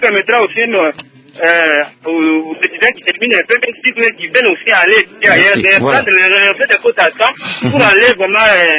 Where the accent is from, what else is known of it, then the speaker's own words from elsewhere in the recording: Kasaï-Occidental, DR Congo; ici au Kassai occidental